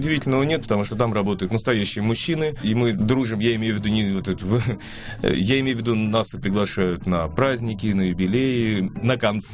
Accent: Moscow, Russia; Да-да, я-то москвич

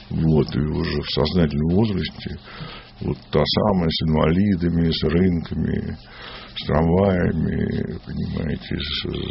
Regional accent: Moscow, Russia; я родился на Таганке.

